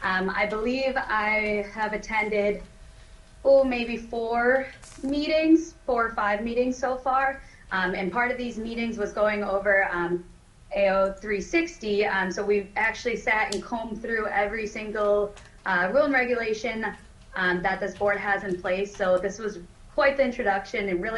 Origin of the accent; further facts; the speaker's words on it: Alaska, United States; My family owns a farm that I grew up on in Alaska. My primary residence and only residence that I own is in Alaska.